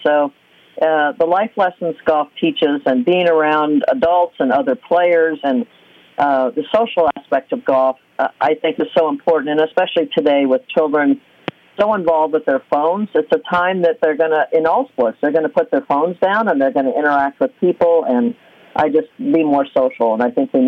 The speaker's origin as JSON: {"language": "English", "region": "California", "country": "United States", "tie": "born or raised there", "said": "I grew up in Southern California that had wonderful opportunities when I was 7"}